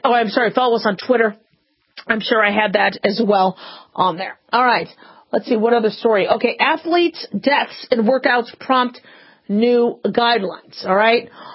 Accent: Phoenix, Arizona, United States; You know, I grew up in Phoenix. It was very hot.

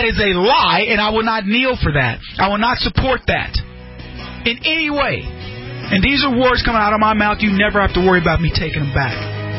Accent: United States; As a black man in this country, nobody is supreme to me. As an American, nobody outranks me.

